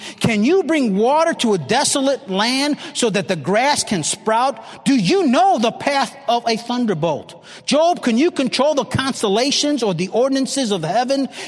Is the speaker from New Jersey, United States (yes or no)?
no; Oxford, Michigan, United States; I come from Oxford, Michigan. You heard of the Oxford High School shooting, my hometown.